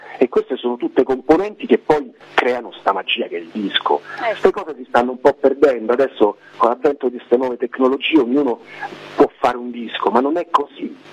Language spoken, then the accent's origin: Italian; Roviano, Lazio, Italy; io dovete sapere che non sono di Roma, io vengo da un paesino ad est da Roma, a una cinquantina di chilometri da Roma, un paesino che si chiama Roviano, di 1500 persone